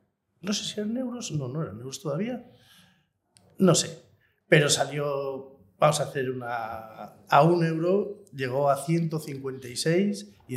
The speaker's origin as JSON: {"language": "Spanish", "town": "Burgos", "region": "Castile and León", "country": "Spain", "tie": "born or raised there", "lives_now": "Zarautz, Spain", "said": "Yo soy de Zarauz, nacido en Zarauz, pero con poquitos años, con 6 añitos, la ITA, que trabajaba en autopistas, lo trasladaron a Burgos y yo me crié gran parte del tiempo en Burgos."}